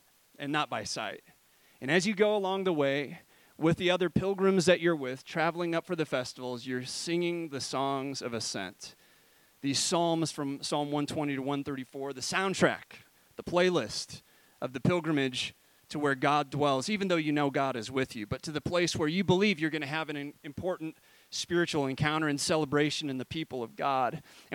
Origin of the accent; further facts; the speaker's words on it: Rock Island, Illinois, United States; I grew up in Illinois, but I didn't grow up in the flat part of Illinois. I grew up in the Mississippi River Valley.